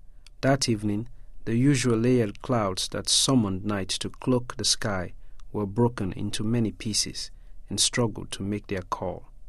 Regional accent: Sierra Leone; first language Mende; English is a second language; You know, how you say night came suddenly in Mende, which is my mother tongue, you say the sky rolled over and changed its side.

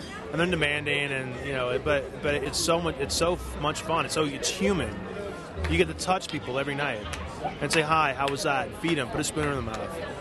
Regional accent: South Carolina, United States; I'm from South Carolina, so it's like black pepper fried chicken and collard greens

